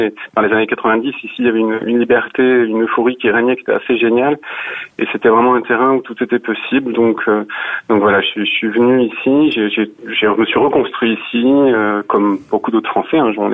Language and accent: French; Lyon, Auvergne-Rhône-Alpes, France; born there; now in Czech Republic; je suis français né à Lyon, mais je vis ici depuis 20 ans